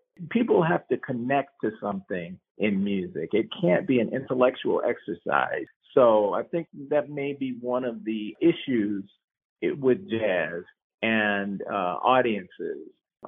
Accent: New York City, New York, United States; Well, I'm thinking about a different era now when I think about my time in New York. Growing up there, playing there.

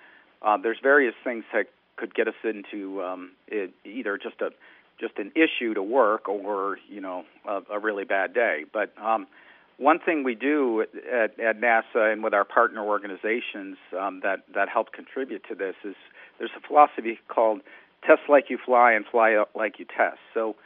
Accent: Williamsville, New York, United States; I grew up in Williamsville and went to St. Joe's in Kenmore, and then I went on to the University of Buffalo

